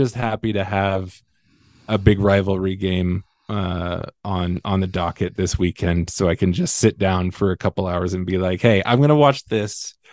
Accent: Roseburg, Oregon, United States; They had from my hometown of Roseburg, they had Clay Matthews

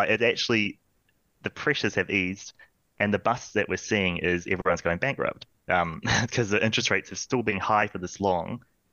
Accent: New Zealand; As a Kiwi, we might prefer to peg to Kiwi because our outgoing expenses are in Kiwi. Our country runs in Kiwi.

